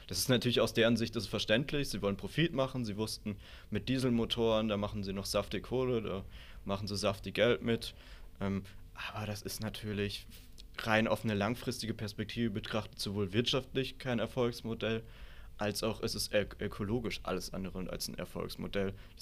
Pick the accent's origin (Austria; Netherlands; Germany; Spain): Germany; Rhineland-Palatinate; Ich komme aus der Südpfalz